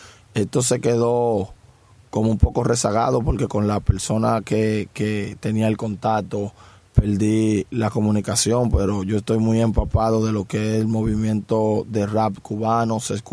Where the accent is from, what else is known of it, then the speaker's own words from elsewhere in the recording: Las Minas, Santo Domingo, Dominican Republic; Yo soy de Las Minas.